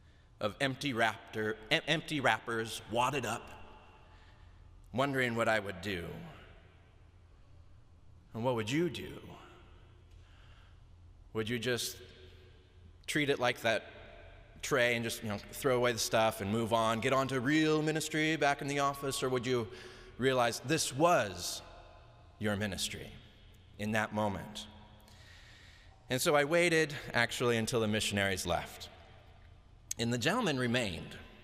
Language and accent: English; Idaho, United States; And I grew up in southern Idaho